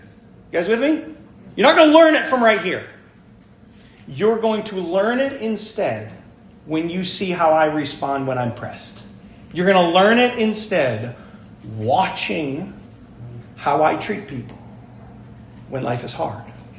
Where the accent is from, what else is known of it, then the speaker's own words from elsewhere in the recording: Michigan, United States; So, anyways, no, we're from Upper Michigan.